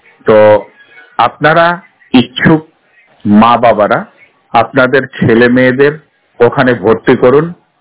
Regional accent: Sonapur, West Bengal, India; আমার বাড়ি উত্তর দিনাজপুর জেলার সোনাপুর গ্রামে, আমার থানা চোপড়া।

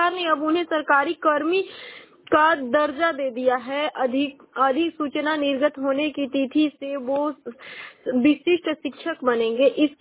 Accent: Uttar Pradesh, India; और मैं बलिया जिले की निवासी हूँ।

